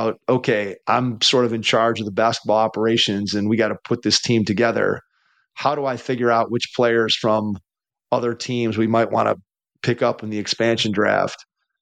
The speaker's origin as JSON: {"language": "English", "town": "Cleveland", "region": "Ohio", "country": "United States", "tie": "born or raised there", "said": "I grew up in Cleveland, so I was born in 1970."}